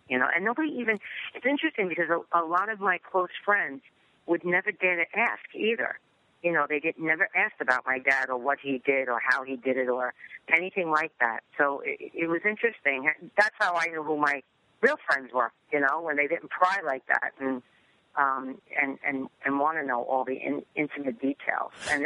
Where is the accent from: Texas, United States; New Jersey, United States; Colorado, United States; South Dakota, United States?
New Jersey, United States; But it was a little bit different because I grew up in New Jersey as well, and it gave me a little bit more freedom.